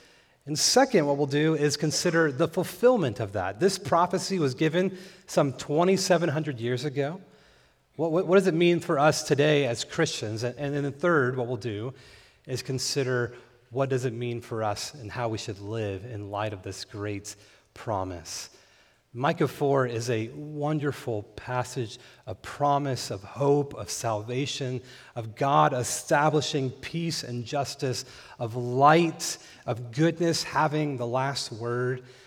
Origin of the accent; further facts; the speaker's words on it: California, United States; Growing up in California, my family and I would often take road trips, and we lived in the high desert of California